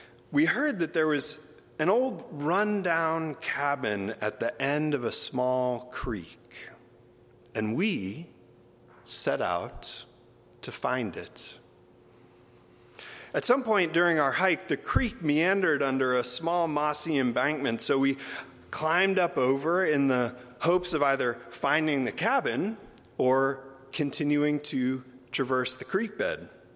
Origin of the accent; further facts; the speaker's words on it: Port Clyde, Maine, United States; So as I mentioned, I'm from Maine, and I grew up in the small fishing village of Port Clyde on the St. George Peninsula.